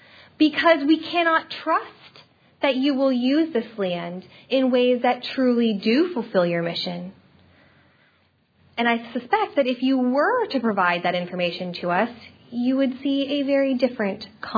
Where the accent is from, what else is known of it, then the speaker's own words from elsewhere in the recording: Texas, United States; I grew up swimming in Texas Springs, as so many people in this room have